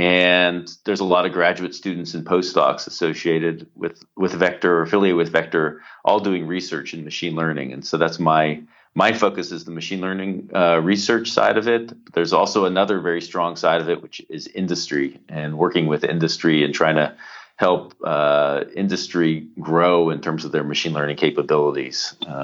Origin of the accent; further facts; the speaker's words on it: Pittsburgh, Pennsylvania, United States; I was growing up in Pittsburgh and had a summer job at Carnegie Mellon